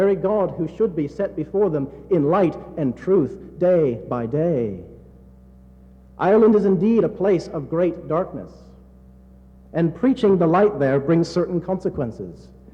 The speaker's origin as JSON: {"language": "English", "country": "Canada", "tie": "born or raised there", "also_born_or_lived": "United Kingdom", "lives_now": "United States", "said": "I grew up in Canada. I lived in Britain for some time. So living in the South is something of a new experience for me."}